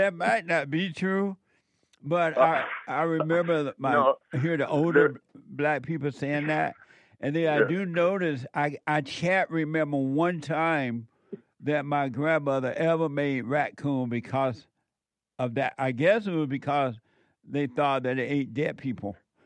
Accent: Alabama, United States; when I was growing up in Alabama, we didn't eat raccoon because we were told that they eat dead people.

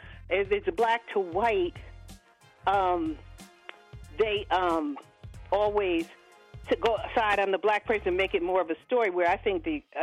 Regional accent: United States; I'm an American.

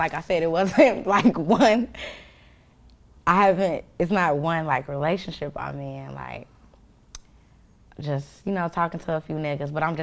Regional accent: Chicago, Illinois, United States; mind you, I'm coming from Chicago.

